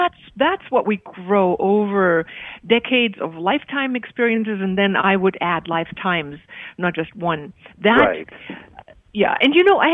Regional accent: Germany; English is a second language; also born or lived in Himalayas; I'm German, so I came from Germany, grew up there. I was born in the Himalayas for 3 years. I spoke Persian, but my parents were German. After my father died, we went to Germany.

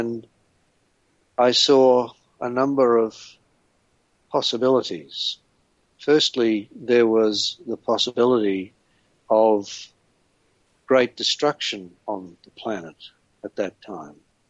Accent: France; also born or lived in Italy; Indeed, France was the country where I spent most of my life. I was born in France, and apart from spending some time in other countries, particularly in Italy, I spent most of my life in France.

